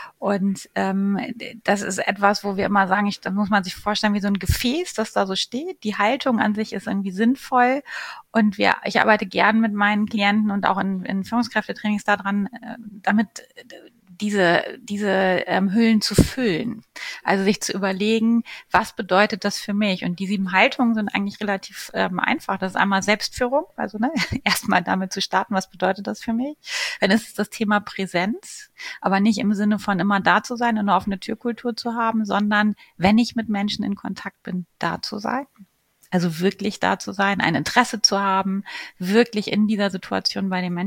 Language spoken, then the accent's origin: German; Northern Germany, Germany; So wie bei uns im Norden sagt man Butter bei die Fische